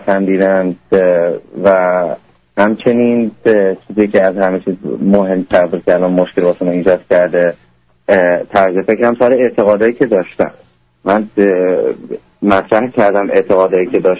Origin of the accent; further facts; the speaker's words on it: Sweden; also born or lived in Iran; من بزرگ شده سوئد هستم، 8 سالم بود، تقریبا 7-8 سالم بود از ایران رفتیم به سوئد، آخرشم دیگه یعنی تا الان دیگه همش اروپا بودم دیگه.